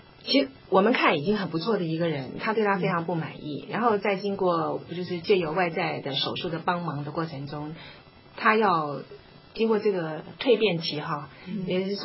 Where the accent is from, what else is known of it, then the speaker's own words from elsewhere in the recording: Jiangsu, China; 因为我母亲是山东人，那我的身材比较不是比较，根本就像山东人的身材。可是人家看到我说我是江苏人